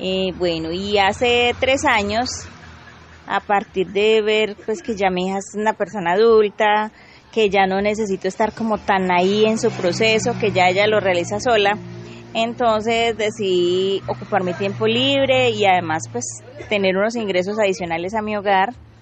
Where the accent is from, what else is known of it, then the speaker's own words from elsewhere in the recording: Riosucio, Caldas, Colombia; born there; now in Quindío, Colombia; yo llevo más de 30 años en el departamento del Quindío, pero soy nacida en Río Sucio, Caldas.